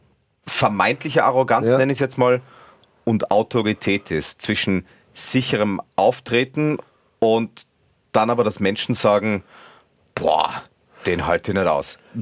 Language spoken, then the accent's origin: German; Vorarlberg, Austria; accent: Vorarlberg dialect; mit meinem Vorarlberger Dialekt und Aufwachsen und dem Fehlen des österreichischen Idioms bei uns